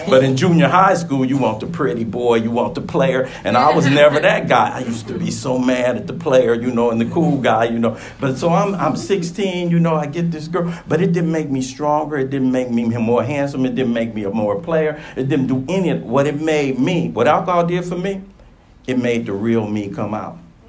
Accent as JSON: {"language": "English", "town": "Watts", "region": "California", "country": "United States", "tie": "born or raised there", "said": "I grew up in Watts, but, you know, not everybody in Watts was a tough guy."}